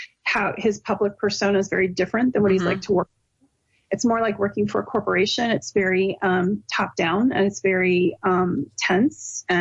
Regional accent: West Coast, United States; I'm not from Delaware. I'm from West Coast.

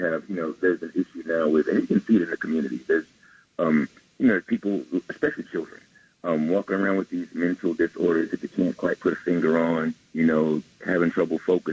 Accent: Vancleave, Mississippi, United States; I'm from Van Cleef, Mississippi. And I'm happy to be here.

